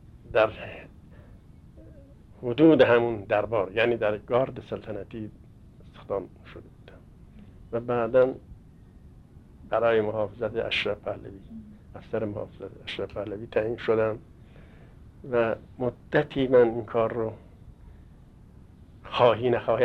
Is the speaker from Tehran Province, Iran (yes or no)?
yes; Tehran, Tehran Province, Iran; born there; در سال 1297 در تهران به دنیا آمدم. خط رأس خاندان ما در خمسه زنجان بوده، قریه کهلا و مرکز خانی ما بوده